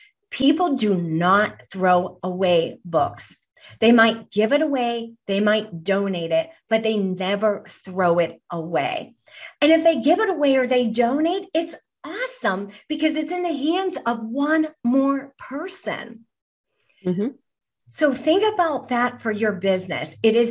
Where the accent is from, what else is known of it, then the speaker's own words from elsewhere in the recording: Ireland; And I am Irish myself.